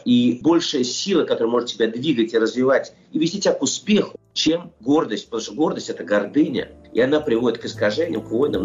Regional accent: Russia; moved away; я бы вырос в России, прожил там все-таки очень много лет своей жизни.

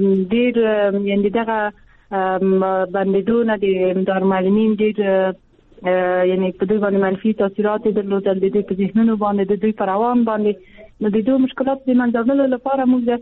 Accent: Afghanistan; زه په افغانستان کې پیدا شوی یم زه د افغانستان یوه نجلۍ یم

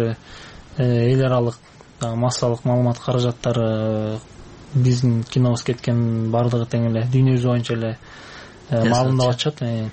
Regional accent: Naryn, Naryn Region, Kyrgyzstan; Нарында туулуп өстүм

